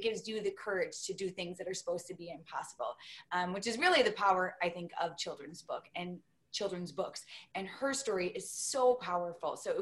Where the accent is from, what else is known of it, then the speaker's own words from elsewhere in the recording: Detroit, Michigan, United States; I grew up in Detroit.